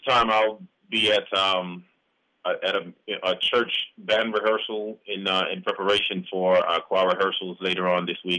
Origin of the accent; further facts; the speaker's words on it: Kingston, Jamaica; moved away; also born or lived in Pontiac, Michigan; I'm originally from Kingston, Jamaica, but I lived in, when I moved to the States, I lived in Pontiac, Michigan.